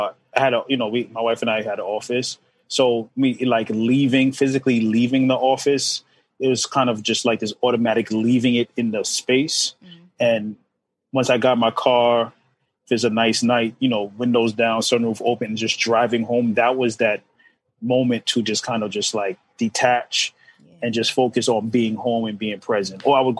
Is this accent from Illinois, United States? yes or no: no; Jamaica, Queens, New York, United States; also born or lived in Brooklyn; So I'm from, born in Brooklyn, but raised in Jamaica, Queens, by a Jamaican mother and a Aruban father. So I'm quite a mix. So raised in a, you know, Caribbean household